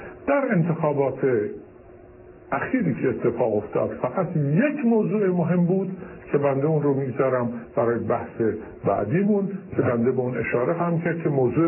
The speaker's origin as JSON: {"language": "Persian", "country": "Iran", "said": "ما ایرانی هستیم، سیستم جمع کردن مردم رو بسیار خوب بلدیم"}